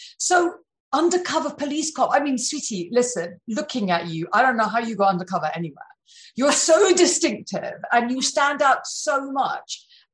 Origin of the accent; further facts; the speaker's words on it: United Kingdom; But, you know, we're British, so we do say Hoffman because that's